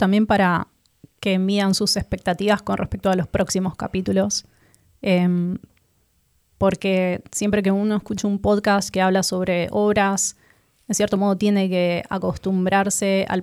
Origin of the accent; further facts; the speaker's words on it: Buenos Aires, Argentina; now in Sweden; nosotros somos argentinos, ambos de Buenos Aires. Ya se deben haber dado cuenta por nuestros acentos y nuestro violento sentido del humor.